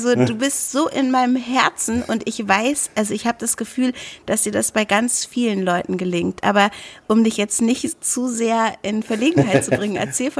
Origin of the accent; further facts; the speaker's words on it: Lower Saxony, Germany; für mich als Niedersächsin